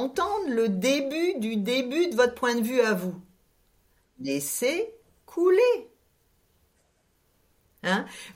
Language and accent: French; Grand Est, France; born there; Je suis née en Alsace, la mer, je l'ai pas vue tout de suite. C'était loin, c'était impossible.